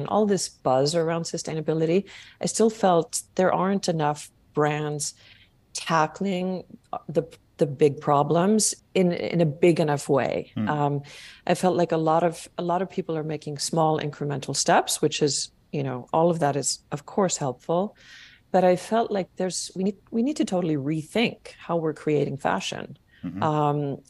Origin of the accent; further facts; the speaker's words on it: Iceland; English is a second language; But in the last years, I've also been spending more and more time in my home country and really reconnecting with the nature there.